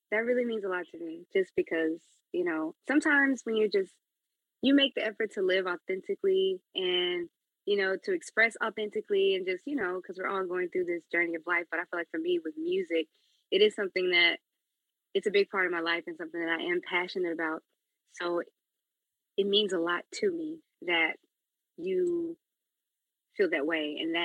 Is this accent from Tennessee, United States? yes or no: yes; Memphis, Tennessee, United States; We're from Memphis, born and raised, though we do spend time in other places